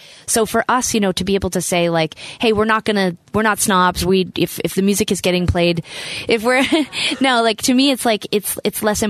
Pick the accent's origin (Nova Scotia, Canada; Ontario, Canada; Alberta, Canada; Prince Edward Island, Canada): Alberta, Canada; growing up in Alberta, I mean, the punk music scene and the rock music scene was big